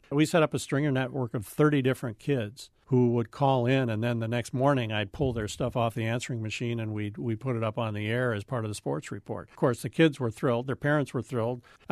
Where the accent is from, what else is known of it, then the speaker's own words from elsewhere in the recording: Wisconsin, United States; I grew up in Barron County. Your TV options were whatever you could pick up on your antenna.